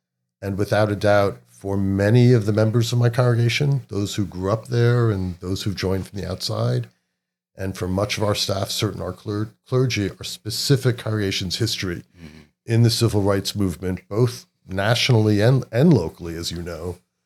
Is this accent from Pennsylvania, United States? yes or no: no; New Jersey, United States; I grew up in New Jersey. I went to school in Massachusetts. I've now lived all around the country as an adult, but as a kid, it was a pretty narrow slice of the world.